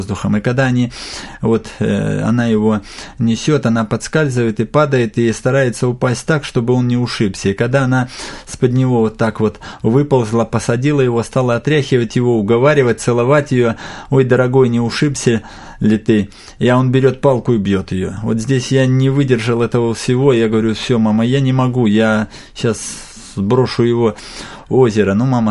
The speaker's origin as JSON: {"language": "Russian", "region": "Bryansk Oblast", "country": "Russia", "said": "я сам родом с Брянской области"}